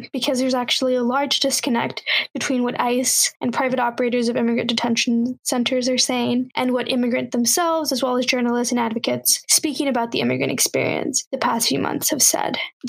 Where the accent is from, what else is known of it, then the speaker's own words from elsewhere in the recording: Laredo, Texas, United States; Two of the top five are actually in my hometown of Laredo, Texas.